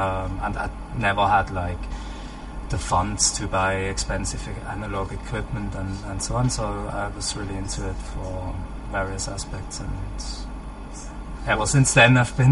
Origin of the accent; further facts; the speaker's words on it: Basel, Basel-Stadt, Switzerland; English is a second language; I grew up in Switzerland, in Basel